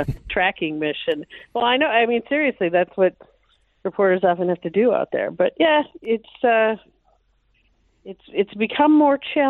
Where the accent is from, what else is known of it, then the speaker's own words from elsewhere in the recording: Bloomington, Minnesota, United States; No, I'm from Bloomington. Bloomington. I went to Bloomington Kennedy.